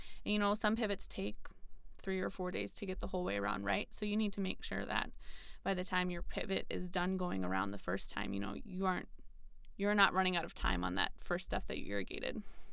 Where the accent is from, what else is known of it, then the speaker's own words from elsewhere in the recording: Shoreview, Minnesota, United States; So then I grew up down in Shoreview, but my aunt and uncle farm in Rolog.